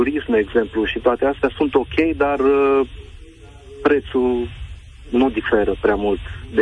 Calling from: Belgium; De asta vă sunt din Belgia

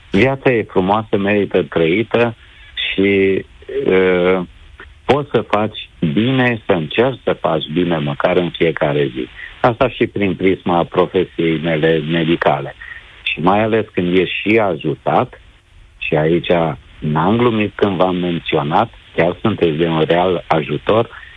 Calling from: Timișoara, Timiș County, Romania; sunt din Timișoara, sunt medic

